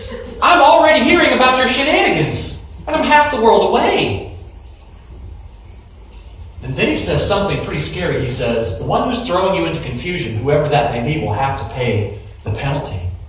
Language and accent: English; Georgia, United States; I'm from Georgia.